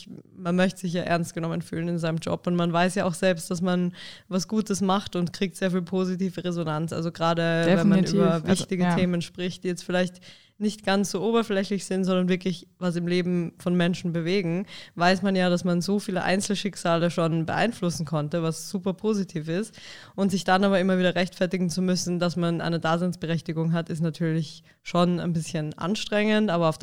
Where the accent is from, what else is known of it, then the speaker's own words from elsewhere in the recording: Graz, Styria, Austria; now in Vienna, Austria; Ich bin aus Wien, ursprünglich aus Südösterreich, also aus Graz und lebe jetzt aber seit 5 Jahren in Wien.